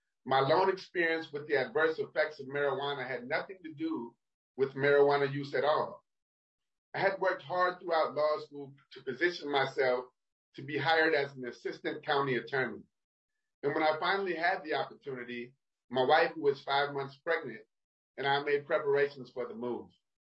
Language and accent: English; Minneapolis, Minnesota, United States; I'm from North Minneapolis.